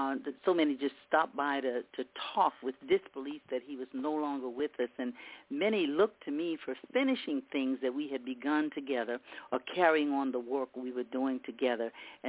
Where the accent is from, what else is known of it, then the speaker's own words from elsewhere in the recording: Louisiana, United States; From just right next door in Louisiana.